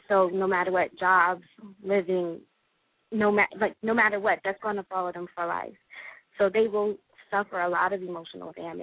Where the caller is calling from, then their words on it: Philadelphia, Pennsylvania, United States; I'm calling from Philadelphia.